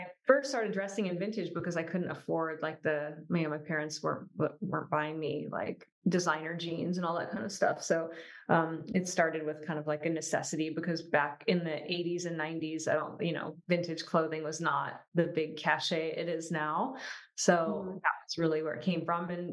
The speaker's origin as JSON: {"language": "English", "region": "California", "country": "United States", "tie": "born or raised there", "also_born_or_lived": "Rochester, Michigan / West Branch, Michigan", "said": "I was born in Rochester, Michigan, and then moved to a town called West Branch, which is a very small town with like 2,000 people. And then I moved with my family to Orange County, California when I was about 12."}